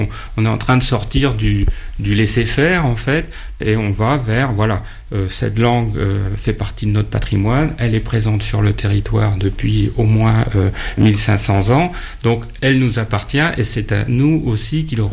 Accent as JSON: {"language": "French", "region": "Brittany", "country": "France", "said": "Le français est ma langue maternelle, bien que mes parents parlaient breton, j'ai été élevé en français."}